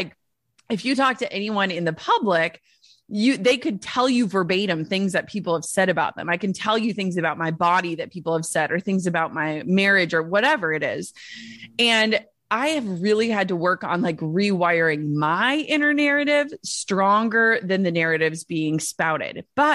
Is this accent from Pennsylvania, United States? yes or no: no; Minnesota, United States; I'm from Minnesota. Like, I want everyone to like me.